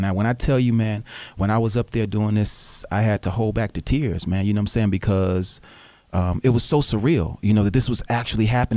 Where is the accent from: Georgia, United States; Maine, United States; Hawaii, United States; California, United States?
Georgia, United States; Atlanta; also born or lived in New Jersey; You know, my mother raised me here in Atlanta. I'm from Atlanta. You know okay. what I'm saying? I was born in New Jersey, but my mother moved here when I was three.